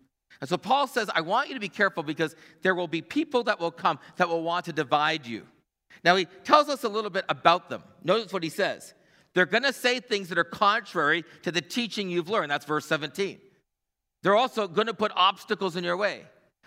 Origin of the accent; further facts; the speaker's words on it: Canada; I'm a pastor from Canada. I was back here.